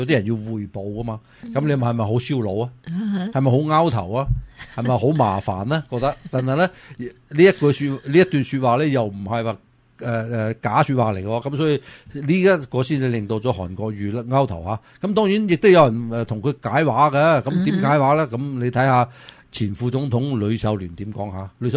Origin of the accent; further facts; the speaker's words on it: Taiwan; 作为台湾人嚟讲嘅话呢，其实呢好多时候都台湾人呢都觉得唔会打㗎吓